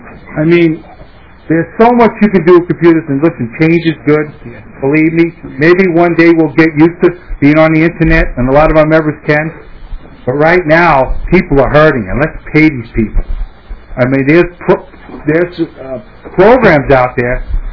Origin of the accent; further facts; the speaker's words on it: New York, United States; moved away; I'm from New York, the state of New York. I moved here 16 years ago. I was amazed how beautiful this state is.